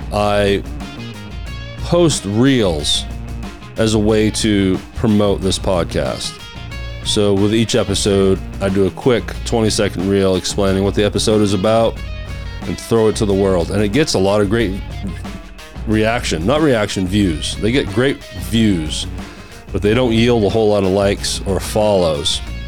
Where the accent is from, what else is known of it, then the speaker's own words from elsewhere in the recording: New York, United States; Now I'm from New York. What's going on here?